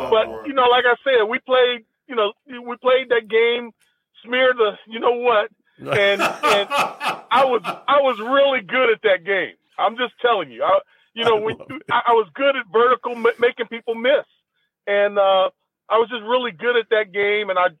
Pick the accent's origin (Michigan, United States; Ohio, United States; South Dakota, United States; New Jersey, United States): Ohio, United States; Columbus; as a kid growing up in Columbus, Ohio, the … name was really mm-hmm. a big name in Columbus.